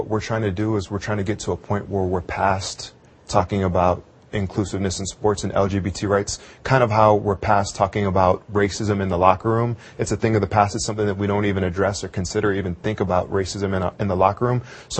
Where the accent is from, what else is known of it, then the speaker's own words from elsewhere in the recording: Santa Cruz, California, United States; I'd have to say I've always felt this way growing up in Santa Cruz, California.